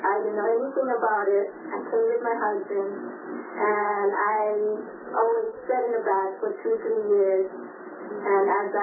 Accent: England, United Kingdom; now in Waco, United States

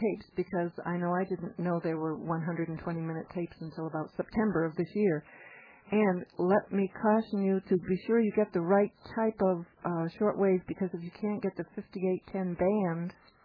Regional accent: New Hampshire, United States; Of course, you know, I come from New Hampshire, so Maine, New Hampshire, Vermont, Massachusetts, Rhode Island.

